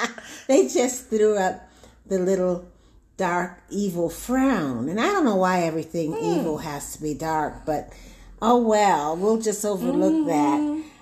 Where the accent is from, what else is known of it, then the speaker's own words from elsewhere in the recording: Wisconsin, United States; now in Texas, United States; I was also noticing how I'm from Wisconsin, and the Green Bay Packers used to be like my second best team. I've always liked the Cowboys. And then we just happened to move to Texas.